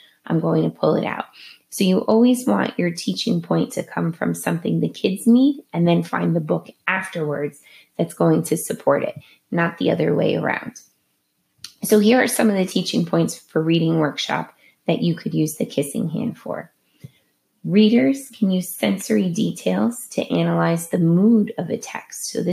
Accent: New Jersey, United States; accent: Jersey accent; Maybe you live somewhere where I live, hence my Jersey accent, where raccoons love to come out at night.

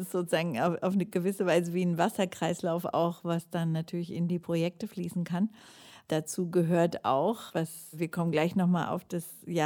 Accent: Hamburg, Germany; für mich als Hamburgerin weckt das Heimatgefühle.

